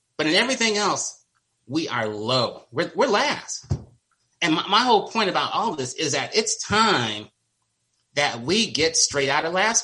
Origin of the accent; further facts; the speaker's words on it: Oakland, California, United States; I'm from Oakland, when you go into the black neighborhoods, we have some of the most beautiful homes